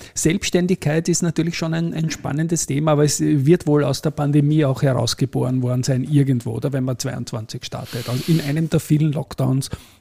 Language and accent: German; Vienna, Austria; Ich bin dort aufgewachsen in der Gegend. Ich liebe die alte Donau.